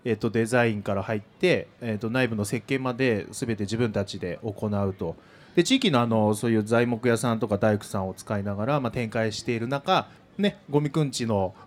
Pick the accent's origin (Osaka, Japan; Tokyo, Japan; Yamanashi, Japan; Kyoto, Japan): Yamanashi, Japan; born there; also born or lived in New York, United States; 生まれは、山梨県で生まれたんですけど、10年前に日本に帰ってきまして。